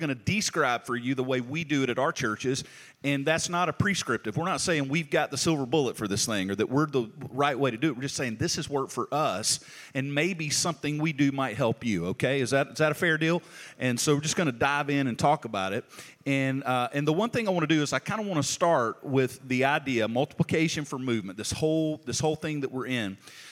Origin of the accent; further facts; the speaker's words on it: Alabama, United States; So I'm from South Alabama. That's south, okay? Way south. As south as you can get, because if you walk far from my house, you go into the Gulf of Mexico, okay?